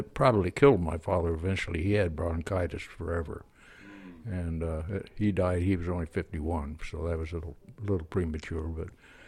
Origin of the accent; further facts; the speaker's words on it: Pennsylvania, United States; also born or lived in Kansas; Started out in Kansas, and I was just a little kid in a little Kansas town, and then we moved back to Pennsylvania, and I did the usual things.